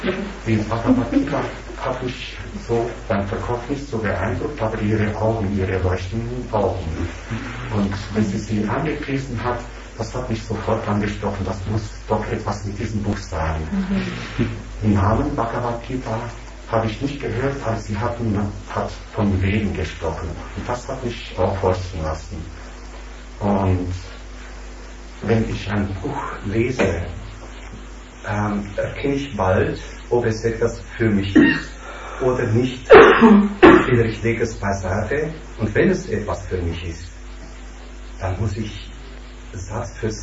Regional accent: Transylvania, Romania; now in Germany; Ich stamme aus Siebenbürgen, aus Rumänien. Bin vor 20 Jahren nach Deutschland gekommen.

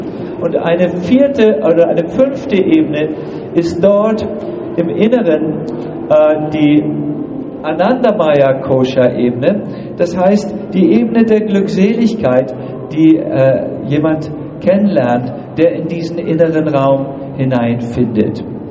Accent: Hamburg, Germany; accent: Hamburg; ich wurde immer als Hamburger angekündigt, jetzt darf ich auch mal Hamburgisch sprechen.

